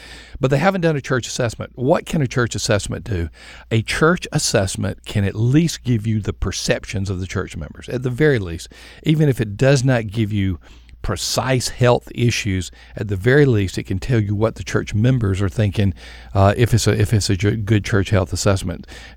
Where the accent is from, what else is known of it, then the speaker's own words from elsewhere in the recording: Union Springs, Alabama, United States; going back to my hometown of Union Springs, Alabama, South Alabama.